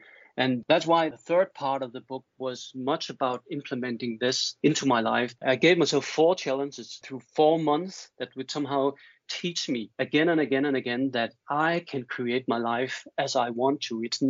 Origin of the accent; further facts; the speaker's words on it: Denmark; accent: Danish; English is a second language; because it has my Danish accent, but I think it will be fine.